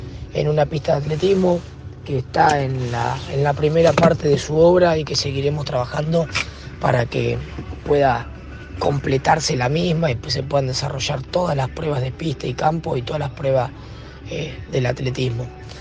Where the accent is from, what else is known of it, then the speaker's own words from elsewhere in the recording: Necochea, Buenos Aires Province, Argentina; un entrenador del interior de la provincia de Buenos Aires, que nací en Necochea, que me formé en Necochea, en el Instituto Superior de Formación Docente y Técnica número 31